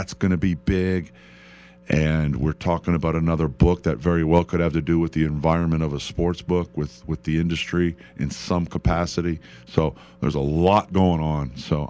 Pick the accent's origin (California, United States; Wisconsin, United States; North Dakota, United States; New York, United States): Wisconsin, United States; Milwaukee; But, you know, I'm from Milwaukee, so I'm a Packer fan.